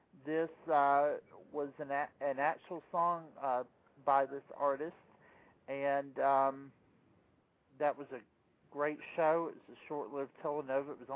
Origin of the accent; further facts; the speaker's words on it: Southern United States, United States; accent: country; you can probably hear my country accent coming out just talking about it, you know. I try to take a little piece of that Southern comfort with me, even though I'm up here